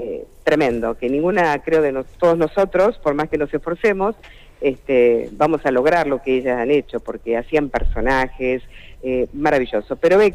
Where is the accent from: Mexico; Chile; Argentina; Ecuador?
Argentina; Santa Fe; yo soy santafesina, ¿no?